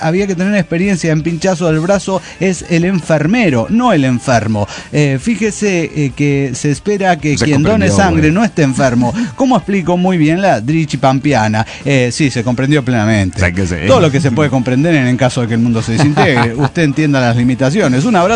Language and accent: Spanish; Argentina; now in Brazil; Gaúcho soy, pues vengo de Argentina.